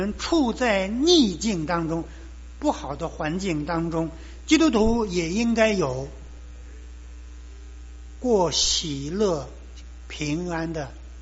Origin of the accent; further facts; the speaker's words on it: China; 我们中国人有一句话说，说等到黄河清了，天下太平。